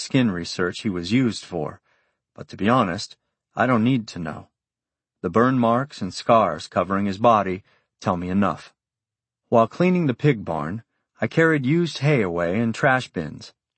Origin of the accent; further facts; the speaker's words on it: Texas, United States; an hour away from my hometown in rural Texas.